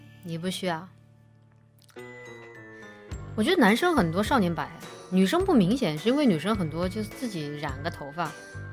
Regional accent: Sichuan-Chongqing, China; 堂客在我们这儿，就我家乡川渝地区嘛，堂客只要是女朋友就行了，不一定非要领证儿。

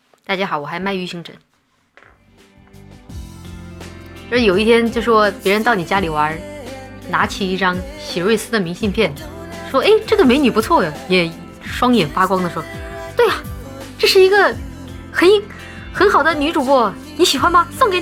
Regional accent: Russia; Chinese is a second language; now in Shanghai, China; 我在上海，没有开空调，居然只穿了一件单衣，惊呆了。我们俄罗斯人就是身体素质过硬啊。

